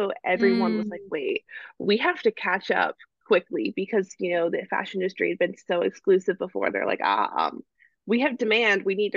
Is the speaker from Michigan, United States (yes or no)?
no; Texas, United States; And so I'm from Texas and I went to college in Oklahoma at the University of Oklahoma.